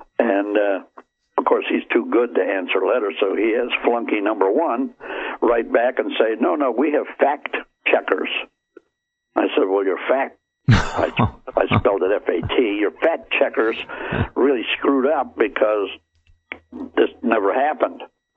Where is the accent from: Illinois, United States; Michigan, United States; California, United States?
Illinois, United States; Chicago; as born and raised in Chicago, I'm an old Chicago boy